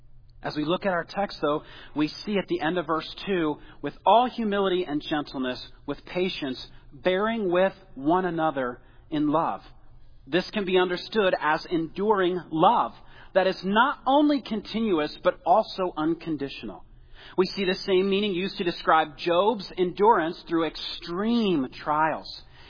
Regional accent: Illinois, United States; I am originally from Illinois, and we have beautiful dirt there. It is lush. It is dark. It is full of good things.

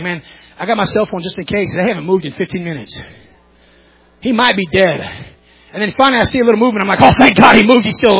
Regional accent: United States; born there; I'm glad I was born in America.

